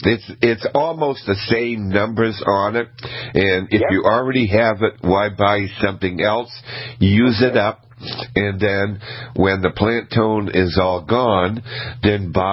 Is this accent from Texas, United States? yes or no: no; Auburn, Maine, United States; When I grew up in Maine, in a city called Auburn, Maine, central Maine, we had four of them planted as a street tree in front of my parents' house.